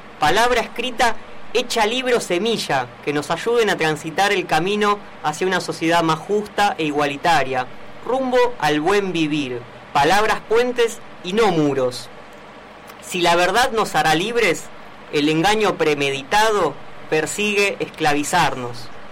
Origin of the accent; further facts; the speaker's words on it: Moreno, Buenos Aires Province, Argentina; now in Buenos Aires, Argentina; En Moreno, donde me crié, yo soy de Moreno.